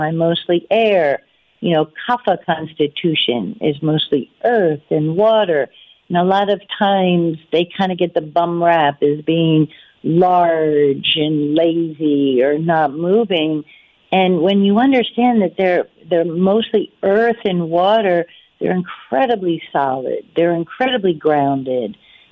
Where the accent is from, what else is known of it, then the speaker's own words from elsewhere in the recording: Northern US, United States; now in Charlottesville, United States; You know, I'm a Yankee, I'm a Northerner, and here I am in Charlottesville, and I just wilt in the summers.